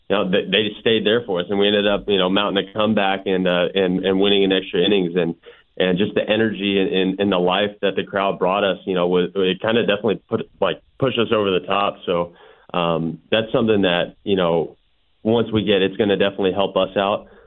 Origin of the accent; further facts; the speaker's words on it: Oklahoma, United States; now in Miami, United States; it's definitely a little bit different down here in Miami than it is growing up in Oklahoma.